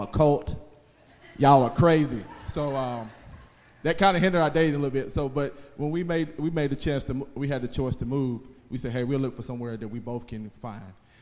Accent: Huntington, Tennessee, United States; I'm from a small town in West Tennessee called Huntington, Tennessee. If you don't know, it's close to Jackson, Tennessee. It's about 30 minutes northeast of Jackson, Tennessee.

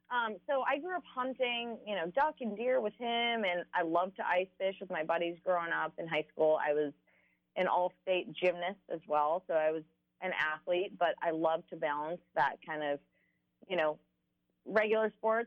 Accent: Spicer, Minnesota, United States; the spark notes are I grew up in Spicer, Minnesota.

